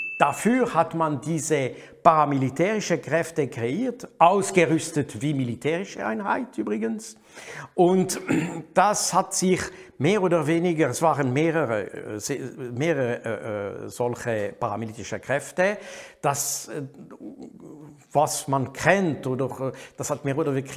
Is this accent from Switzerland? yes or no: yes; Switzerland; ich bin Schweizer, aber sehr nah an der französischen Kultur, weil meine Familie ist auch französisch.